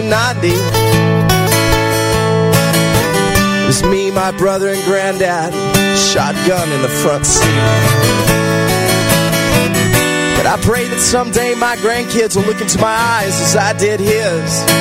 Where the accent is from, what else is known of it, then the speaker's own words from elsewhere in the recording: Texas, United States; now in Buda, United States; And I'm originally from West Texas, but currently reside in Buda.